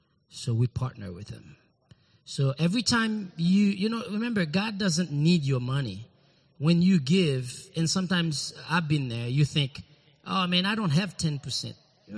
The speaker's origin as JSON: {"language": "English", "town": "Carrefour", "region": "Ouest", "country": "Haiti", "tie": "born or raised there", "also_born_or_lived": "Port-au-Prince", "said": "I was born in Haiti. I was born in Port-au-Prince and raised in Carrefour, which is like about 20 miles west of Port-au-Prince."}